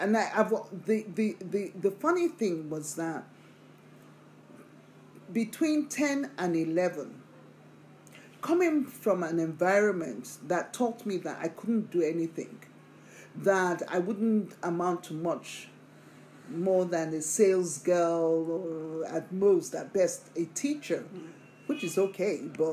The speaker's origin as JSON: {"language": "English", "country": "Nigeria", "tie": "born or raised there", "said": "So growing up in Nigeria, I think has given me a lot of strength in the sense that it structured me"}